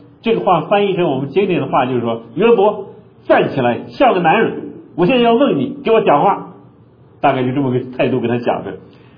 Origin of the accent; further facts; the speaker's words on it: Canada; 我们今天说下雪呢，我们加拿大人被下雪